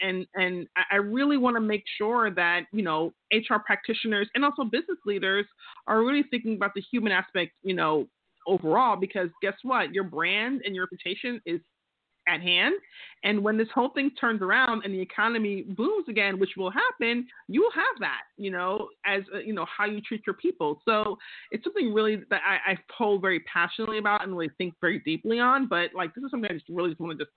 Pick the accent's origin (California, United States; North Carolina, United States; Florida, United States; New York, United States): New York, United States; Queens; I'm from Queens. That's how we do things, you know? We just talk.